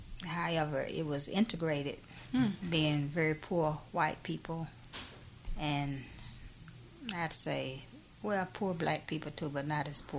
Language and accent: English; Asheville, North Carolina, United States; I was born in Asheville.